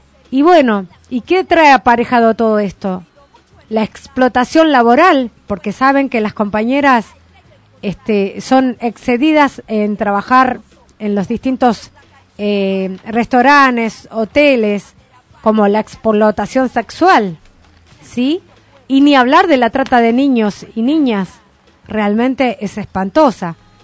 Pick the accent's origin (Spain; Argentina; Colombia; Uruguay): Argentina; San Juan; como dice nuestra coprovinciana, que yo soy sanjuanina.